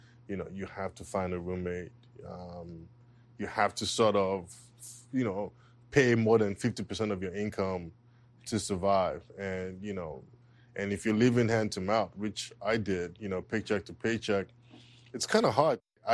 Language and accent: English; Lagos, Nigeria; It was fantastic growing up in Lagos.